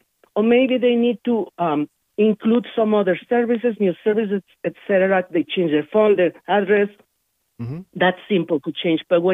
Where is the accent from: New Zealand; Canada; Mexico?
Mexico; Mexico City; now in Reno, United States; I'm originally from Mexico City. Living in this country for almost 40 years already.